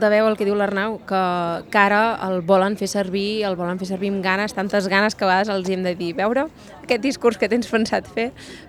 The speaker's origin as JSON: {"language": "Catalan", "town": "Peralada", "region": "Catalonia", "country": "Spain", "tie": "born or raised there", "said": "A mi m'agradava molt poder dir que primer que representava Peralada, que representava el meu poble"}